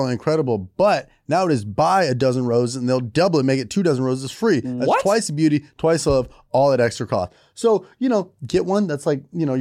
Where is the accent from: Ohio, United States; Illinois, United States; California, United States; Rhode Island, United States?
Illinois, United States; Naperville; And I hate that the fact that I'm from Naperville, Illinois, represent, and that's our big Chicago bean.